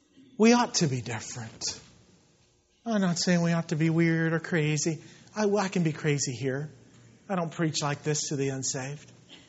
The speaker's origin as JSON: {"language": "English", "town": "Yorba Linda", "region": "California", "country": "United States", "tie": "born or raised there", "said": "I'm a homebody. I've been born and raised in Yorba Linda. Never lived outside of the city of Yorba Linda."}